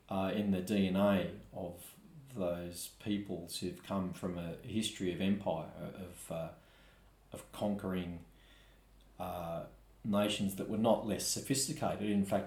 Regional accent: Leeds, Yorkshire and the Humber, United Kingdom; born there; I was born in Leeds. It's St. Jimmy's Hospital, Leeds in England.

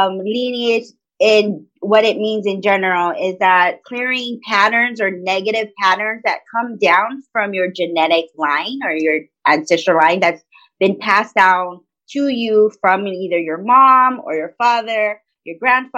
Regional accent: Hawaii, United States; of course, and I am from the Big Island of Hawaii.

